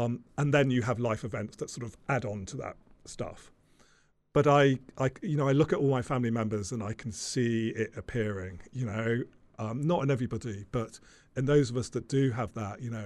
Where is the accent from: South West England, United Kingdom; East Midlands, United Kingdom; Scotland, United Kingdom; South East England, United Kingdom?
South West England, United Kingdom; Weymouth; I grew up in Weymouth, you know, it's a small seaside town in Dorset. You know, it's not like being in the middle of London.